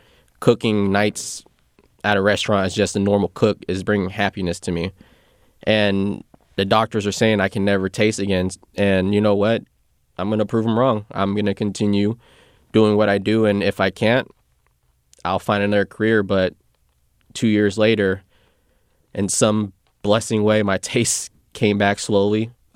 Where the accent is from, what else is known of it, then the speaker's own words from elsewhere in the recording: Sacramento, California, United States; growing up in Sacramento, there are so many different multicultural, you know, cuisines out here.